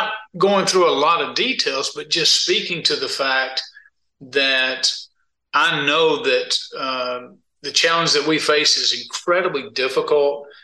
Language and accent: English; Greenville, United States; but I was born and raised in Greenville, so he's really sticking it to me on that one.